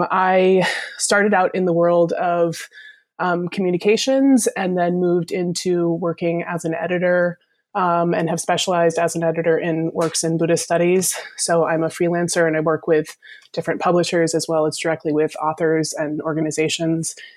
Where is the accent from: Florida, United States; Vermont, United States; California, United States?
Vermont, United States; I am from Vermont originally